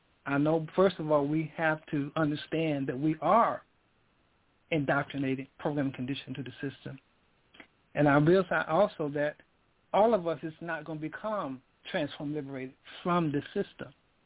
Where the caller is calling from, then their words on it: Stone Mountain, Georgia, United States; I'm calling from Stone Mountain, Georgia.